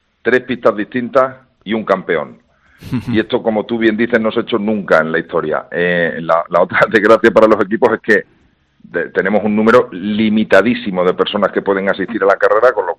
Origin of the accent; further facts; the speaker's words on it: Seville, Andalusia, Spain; yo soy más de Sevilla